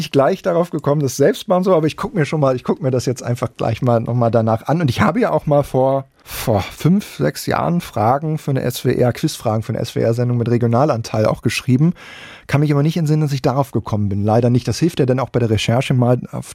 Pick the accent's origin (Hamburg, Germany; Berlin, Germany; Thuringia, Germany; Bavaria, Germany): Berlin, Germany; aber ich als Berliner bin ich nicht so faschingsnah.